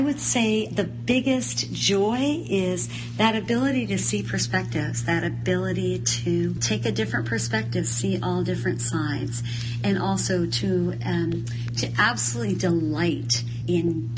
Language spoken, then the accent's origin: English; Pakistan; moved away as an adult; now in United States; I grew up in the country of Pakistan, and when I was 18 years old, I moved to the United States. I am American, but grew up in Pakistan.